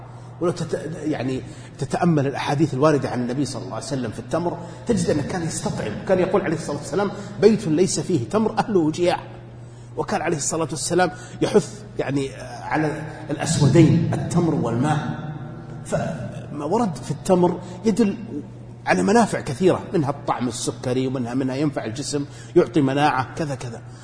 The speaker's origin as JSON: {"language": "Arabic", "region": "Najd", "country": "Saudi Arabia", "said": "أو بالسلج عندنا في نجد"}